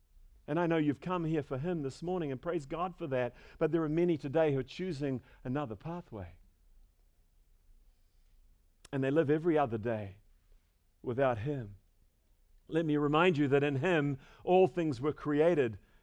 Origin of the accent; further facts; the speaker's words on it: New Zealand; as a Kiwi, we don't know how to do that.